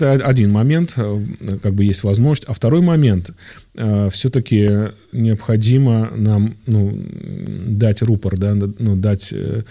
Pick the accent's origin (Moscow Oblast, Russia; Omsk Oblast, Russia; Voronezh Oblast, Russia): Moscow Oblast, Russia; Istra; Я всегда говорю, я не москвич. Ко мне Москва сама едет, мы тоже потом мусор после них убираем. Вот, мы жемчужина Подмосковья, ну, Истра так называют у нас.